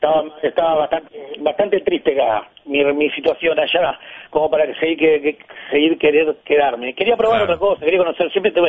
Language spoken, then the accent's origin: Spanish; Montevideo, Uruguay; moved away; Yo soy de Montevideo.